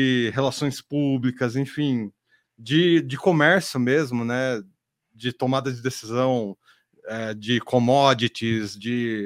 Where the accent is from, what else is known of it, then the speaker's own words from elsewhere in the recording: Socorro, São Paulo, Brazil; now in Campinas, Brazil; eu também sou do interior, venho lá de Socorro, né, também a produção de café lá, enfim. Moro aqui em Campinas, nós é do interior, nós é da roça.